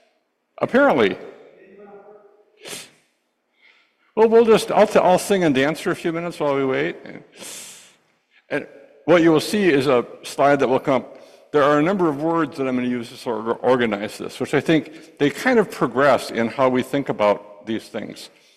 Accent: Marinette, Wisconsin, United States; now in Madison, United States; When I was growing up in Marinette, it was a city of about 14,000 nestled on the shore of the Menominee River that formed the border with Michigan.

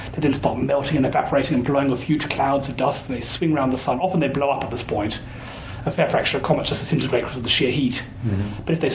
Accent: England, United Kingdom; also born or lived in United States; now in Australia; I grew up in England, studied physics and science at Cambridge, then I worked in the US for a couple of years, the University of Arizona, then came to University of Melbourne for a few years

